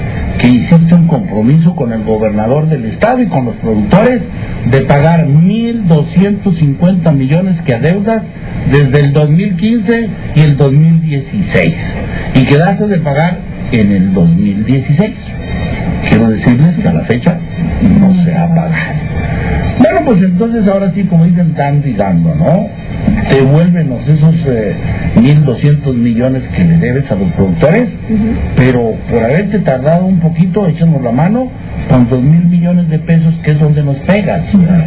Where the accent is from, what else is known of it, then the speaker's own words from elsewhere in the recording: Aldama, Tamaulipas, Mexico; yo soy de campo, soy de Aldama